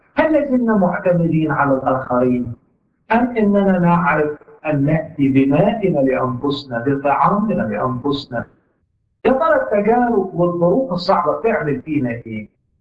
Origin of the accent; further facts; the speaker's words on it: Upper Egypt, Egypt; والبلح اول ما بيطلع سموه عندنا في الصعيد بكوش نكش